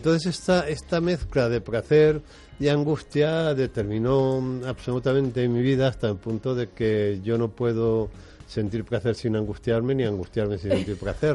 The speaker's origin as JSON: {"language": "Spanish", "town": "Madrid", "region": "Community of Madrid", "country": "Spain", "tie": "born or raised there", "also_born_or_lived": "Valencia", "said": "yo nací en Valencia, pero a los 6 años mi familia se trasladó a Madrid y nos vinimos a vivir a Madrid en Extrarradio. Ahora es un barrio muy caro, pero entonces era un suburbio, que es en el barrio de la Prosperidad."}